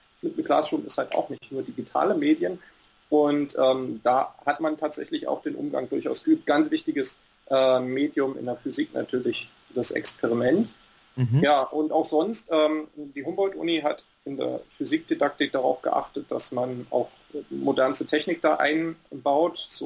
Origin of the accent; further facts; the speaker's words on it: Berlin, Germany; now in Baden-Württemberg, Germany; komme gebürtig aus Berlin, bin dort aufgewachsen, habe an der Humboldt-Universität Mathematik und Physik auf Lehramt studiert. Bin dann der Liebe wegen nach Baden-Württemberg gewandert